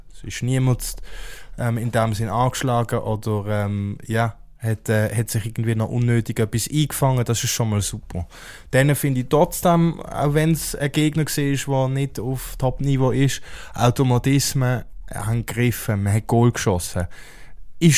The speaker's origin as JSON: {"language": "German", "country": "Switzerland", "said": "als Schweizer Nazi-Fan."}